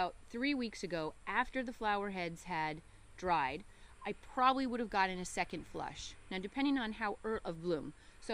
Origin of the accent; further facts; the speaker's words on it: Colorado, United States; And so where I grew up in Colorado, that would have happened actually a little bit earlier